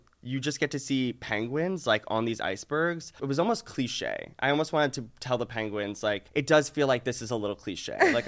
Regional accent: Long Island, New York, United States; I'm from Long Island, so I can say that. We're part of the tri-state area, yeah.

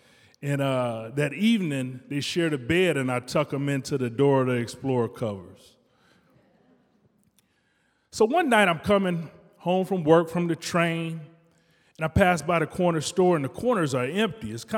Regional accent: Detroit, Michigan, United States; I'm from Detroit, so I'm not clueless.

